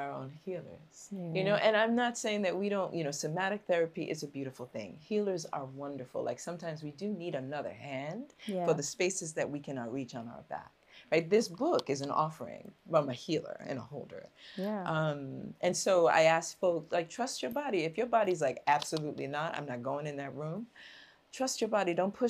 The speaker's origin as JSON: {"language": "English", "town": "Brooklyn", "region": "New York", "country": "United States", "tie": "born or raised there", "said": "We grew up in Brooklyn. I am a crazy Brooklyn supremacist. I'm a big lover of New York."}